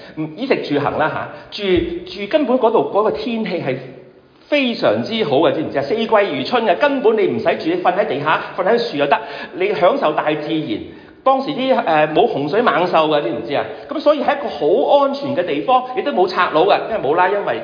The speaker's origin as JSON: {"language": "Cantonese", "country": "China", "said": "我中國人最緊要係咪先？"}